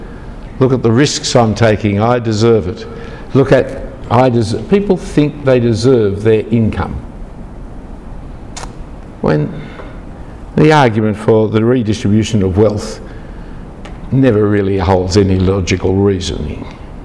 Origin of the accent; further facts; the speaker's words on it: Sydney, New South Wales, Australia; If you really ask me, I'm not an Australian, I'm a New South Welshman. If you really ask me, I'm not a New South Welshman, I'm a Sydney cider.